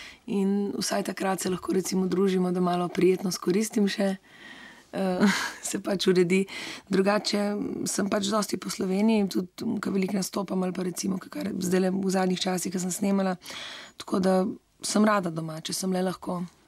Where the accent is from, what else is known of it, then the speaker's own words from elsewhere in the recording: Littoral, Slovenia; jaz sem Primorka, ampak ne opredeljujem se takole recimo. Bolj se počutim Slovenka